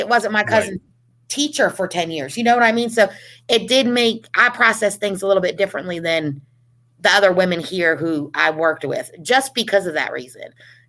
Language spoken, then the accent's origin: English; New Jersey, United States; accent: Jersey Shore; When I first started here, my accent was straight up Jersey Shore.